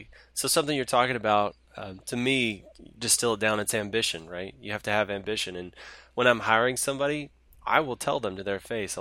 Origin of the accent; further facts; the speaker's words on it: Waco, Texas, United States; I grew up in Waco, Texas.